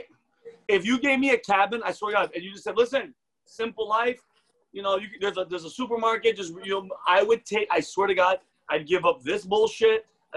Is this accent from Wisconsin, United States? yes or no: no; Yonkers, New York, United States; also born or lived in New Britain, Connecticut / Montana; I'm originally from Yonkers, New York.